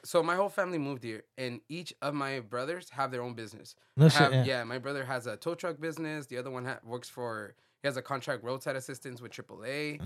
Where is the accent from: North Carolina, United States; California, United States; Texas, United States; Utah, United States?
California, United States; Torrance; moved away as an adult; I'm from Torrance. Okay, South Bay area, kind of Long Beach, Wilmington, all that, man.